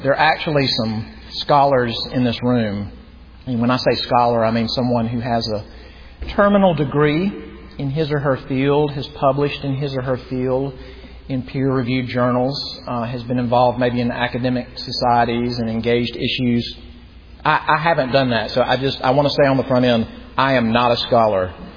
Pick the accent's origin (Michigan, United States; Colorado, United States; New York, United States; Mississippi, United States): Mississippi, United States; Because I'm from Mississippi, and I know what it is for somebody to step in and, like, tell you what you're wrong about